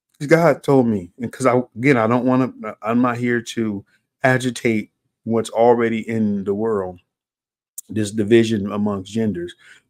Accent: United States; Yeah, I'm a pastor. Yeah, I'm an American pastor.

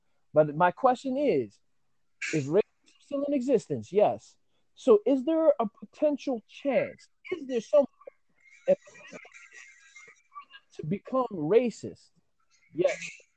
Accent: New York, United States; And you know, we're from New York. She's from New York. Like, she's a lawyer in New York. Like, you know, we're from you know, we're from the Bronx, man.

